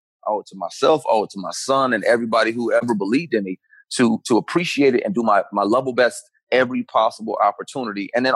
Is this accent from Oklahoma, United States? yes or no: no; Flint, Michigan, United States; also born or lived in Detroit; Born in Detroit, grew up in Flint, Michigan, which is like a smaller, more country version of Detroit.